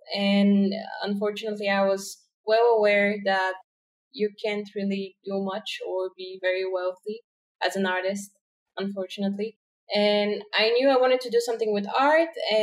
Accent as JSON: {"language": "English", "town": "Varna", "region": "Varna Province", "country": "Bulgaria", "tie": "born or raised there", "second_language": "English", "said": "I grew up in Varna. That's the so-called sea capital of Bulgaria."}